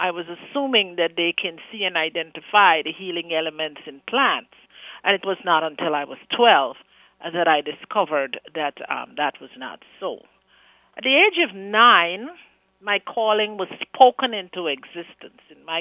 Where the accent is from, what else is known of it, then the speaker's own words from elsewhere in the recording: Guyana; born there; you'll know that I was born in Guyana, South America.